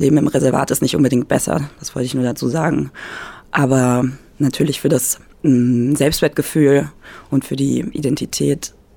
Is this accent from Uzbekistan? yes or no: no; Germany; vielleicht auch gar nicht als Amerikaner, sondern wie ich aus Deutschland jetzt da hingekommen bin